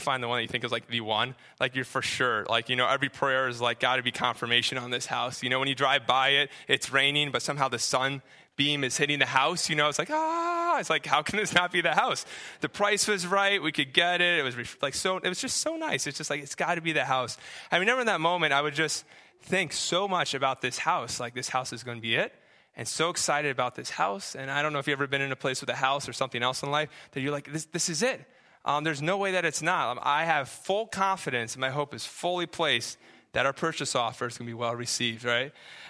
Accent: New Hampshire, United States; This is a picture of when I grew up in New Hampshire. This is a pond. My family's really blessed to live on this really cool pond, and this is right off my parents' backyard.

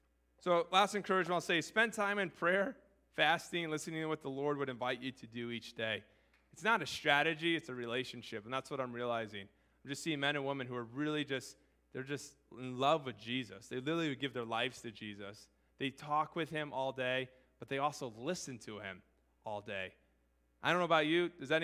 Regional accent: United States; as far as an American who's in a very non-persecuted thing

